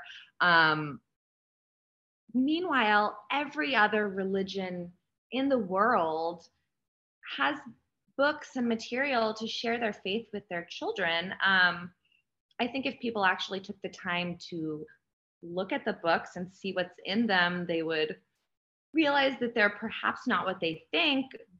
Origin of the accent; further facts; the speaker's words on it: California, United States; now in Texas, United States; I haven't lived in Texas my whole life. So I was raised in a very liberal state. I was raised in California, and San Francisco is kind of a witchy pagan little haven there.